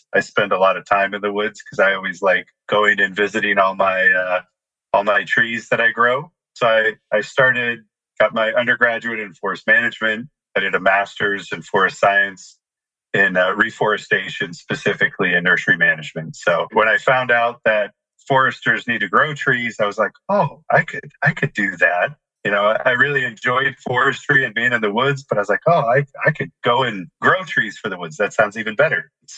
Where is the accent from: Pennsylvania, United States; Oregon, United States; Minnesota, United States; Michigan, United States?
Oregon, United States; now in Florida, United States; I am originally from Oregon.